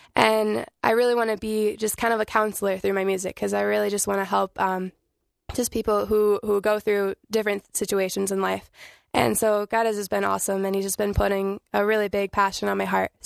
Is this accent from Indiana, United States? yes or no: yes; Fort Wayne, Indiana, United States; I'm from Fort Wayne, Indiana, and I'm 18 years old.